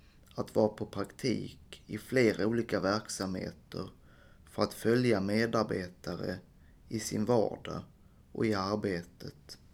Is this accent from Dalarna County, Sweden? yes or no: no; Helsingborg, Skåne, Sweden; Jag är uppvuxen i Helsingborgs kommun. Jag är 44 år